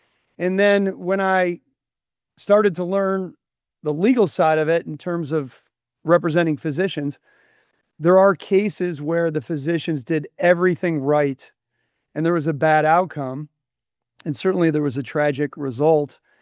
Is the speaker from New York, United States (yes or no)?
yes; New York, United States; I'm originally from upstate New York, moved out to Ohio to go to law school.